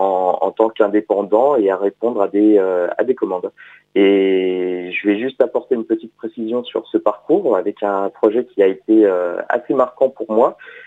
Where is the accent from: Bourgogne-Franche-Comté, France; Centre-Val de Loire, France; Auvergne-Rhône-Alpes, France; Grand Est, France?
Bourgogne-Franche-Comté, France; Dijon; comme je suis originaire de Dijon, j'avais étudié la ville historique